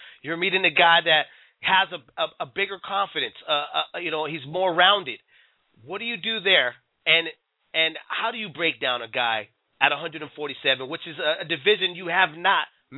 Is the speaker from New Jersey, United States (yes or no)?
no; San Jose, California, United States; especially in my hometown of San Jose, you know, which is probably a few blocks away from the house where I grew up at, you know